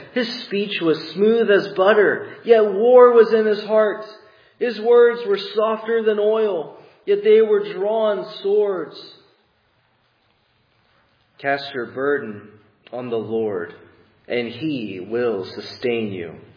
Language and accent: English; Texas, United States; I couldn't wait to bring her to my hometown in East Texas. There isn't much to see